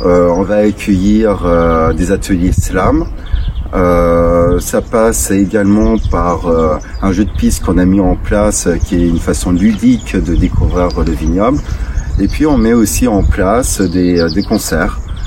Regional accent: Paris, Île-de-France, France; je suis originaire de Paris, j'ai 32 ans

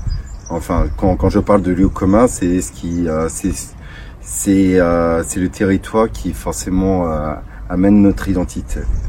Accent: Paris, Île-de-France, France; je suis originaire de Paris, j'ai 32 ans

